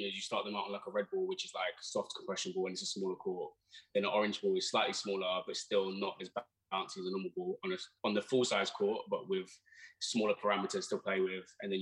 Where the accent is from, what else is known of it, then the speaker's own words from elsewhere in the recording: Hackney, London, United Kingdom; because I was born and raised in Hackney